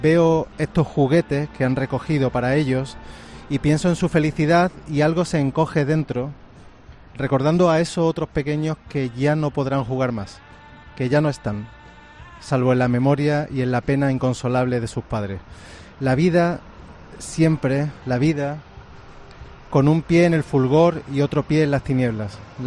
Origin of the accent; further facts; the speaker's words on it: Córdoba, Andalusia, Spain; hablando de Montilla, de Córdoba, que tú sabes que soy de Córdoba